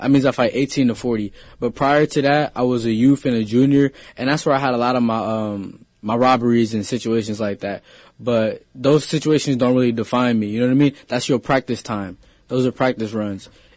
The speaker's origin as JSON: {"language": "English", "town": "San Francisco", "region": "California", "country": "United States", "tie": "born or raised there", "said": "I grew up in San Francisco for the most part of my life."}